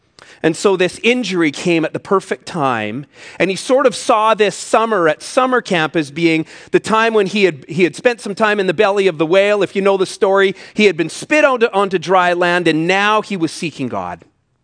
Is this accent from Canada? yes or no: yes; Canada; Where are you from? He's from California. Where are you from? From Canada.